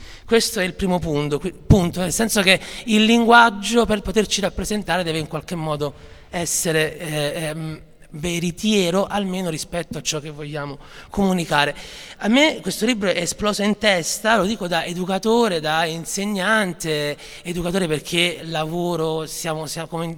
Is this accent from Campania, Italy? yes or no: yes; Naples, Campania, Italy; la mia cadenza si sentiva. E quindi all'università, chi veniva da zone di Napoli non marginale